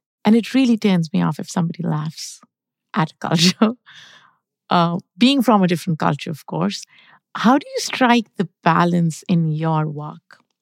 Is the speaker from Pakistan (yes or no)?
yes; Pakistan; I grew up in Pakistan. It has two official languages, Urdu and English. I grew up speaking English, but I have an accent.